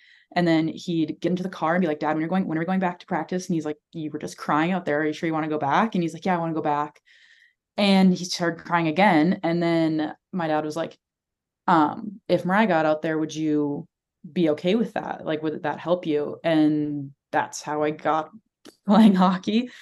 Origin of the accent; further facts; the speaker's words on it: Menominee, Wisconsin, United States; Yeah. So I grew up in Menominee, Wisconsin.